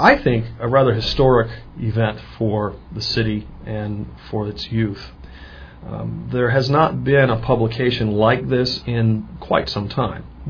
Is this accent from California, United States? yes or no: no; Virginia, United States; growing up in Chesterfield County and around so much history